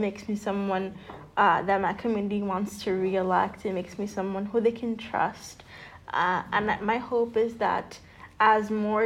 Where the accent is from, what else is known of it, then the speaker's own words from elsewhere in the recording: New York City, New York, United States; first language Spanish; English is a second language; So I was born and raised in West Harlem in New York City. I am second generation Dominican American. Spanish is my first language